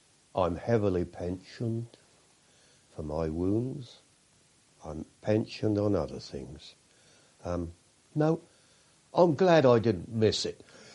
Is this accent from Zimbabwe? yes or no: no; England, United Kingdom; born there; I'm an Englishman. I'm born in England.